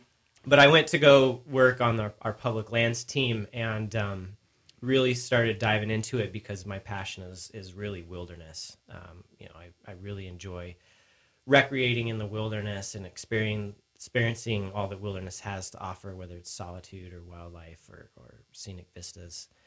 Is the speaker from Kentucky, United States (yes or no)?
no; Coeur d'Alene, Idaho, United States; Well, I grew up in the Coeur d'Alene area, and actually when my family moved to North Idaho in the mid-80s, the goal was to be in Sandpoint.